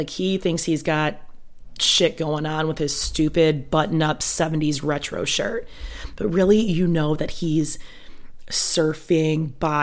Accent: Midwest, United States; And by the way, I'm from the Midwest, and we have things like cabbage rolls.

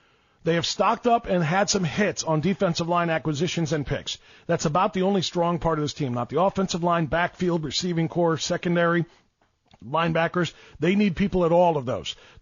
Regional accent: Cleveland, Ohio, United States; yours and my hometown teams of Cleveland

